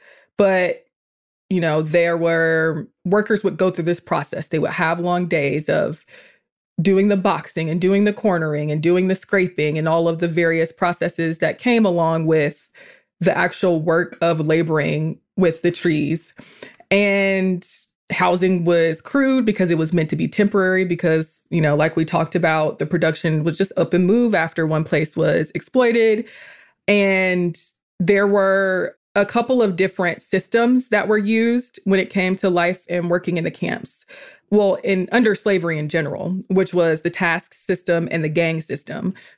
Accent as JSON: {"language": "English", "town": "Atlanta", "region": "Georgia", "country": "United States", "tie": "born or raised there", "said": "I'm still half city girl because I grew up in the Atlanta area."}